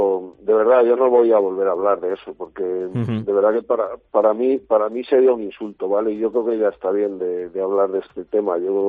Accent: Ávila, Castile and León, Spain; Yo sabes que soy de Ávila

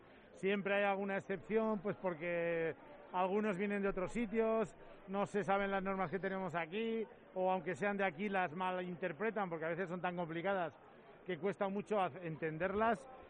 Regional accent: Pamplona, Navarre, Spain; pena como pamplonica, como navarro, de corazón

